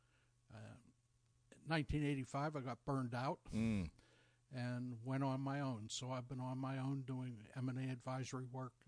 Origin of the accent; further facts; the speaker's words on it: Pittsburgh, Pennsylvania, United States; I was going to mention I was born and raised in Pittsburgh. I'm a Steelers fan.